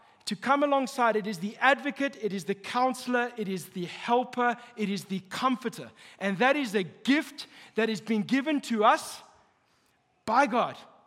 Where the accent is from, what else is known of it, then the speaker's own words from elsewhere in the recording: Canada; when you walk in there as a Canadian, you want to cry because it's the same price as like just a duplex over here.